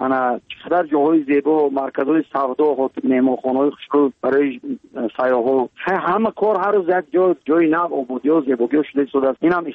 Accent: Tajikistan; برای وطنم، برای تاجیکستان عزیزم

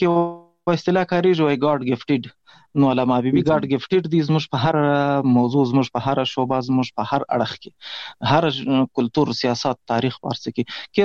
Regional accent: Pishin, Balochistan, Pakistan; په پاکستان کې زیږیدلی یم. د کوټې سره نږدې پشین ښار ګوټی ورته وایي، په دې پشین ښار کې اوسېږم. د خپل مکتب مې هم دلې ویلی دی.

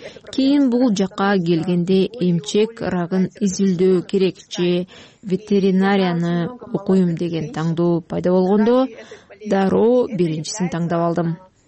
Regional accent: Chuy Region, Kyrgyzstan; Чуй областнун Мьянфан айылында туулгам. Ушул айылдагы жалгыз мектепте окугам.

